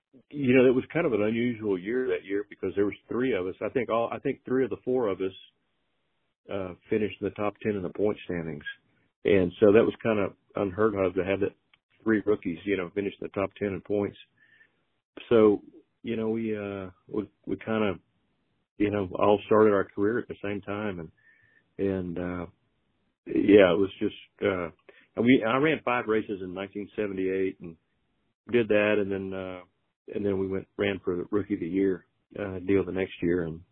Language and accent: English; Texas, United States; I think one advantage I had was growing up in South Texas, it was always hot down there, so the heat didn't really bother me that much.